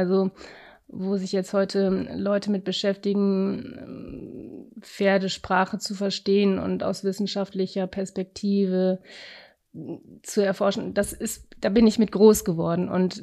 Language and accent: German; Goch, North Rhine-Westphalia, Germany; Ich bin im Rheinland aufgewachsen, genauer gesagt in Goch am Niederrhein.